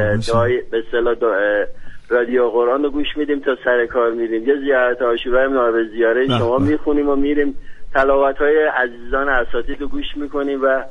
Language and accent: Persian; Shahr-e Rey, Tehran Province, Iran; born there; نمیدونم کل چیزو بگم، متولد تهران هستم، شهر ری.